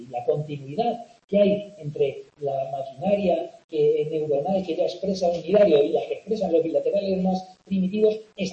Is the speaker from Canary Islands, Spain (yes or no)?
no; Community of Madrid, Spain; Me sale un acento gallego, no sé por qué. Pero me sale por ahí, así. Que me gusta Galicia, pero vamos, no, soy madrileño